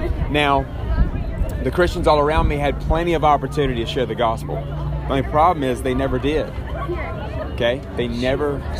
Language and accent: English; Mobile, Alabama, United States; I grew up in Mobile.